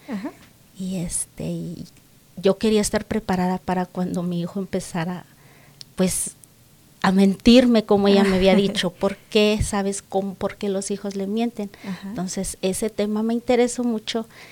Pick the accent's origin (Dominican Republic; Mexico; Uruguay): Mexico; Sarabia, Guanajuato; Yo soy de una comunidad pequeña llamada Sarabia en el estado de Guanajuato, México